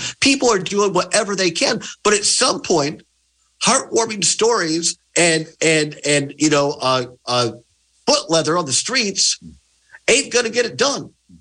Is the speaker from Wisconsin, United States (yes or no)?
yes; Richland Center, Wisconsin, United States; Great to be back in the Driftless region, the Driftless area here, my hometown, and back at my home station